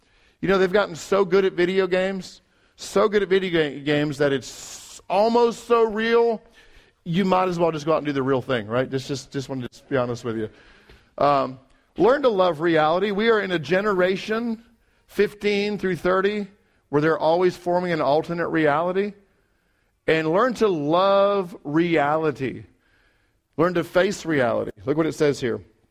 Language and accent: English; England, United Kingdom; I grew up in England.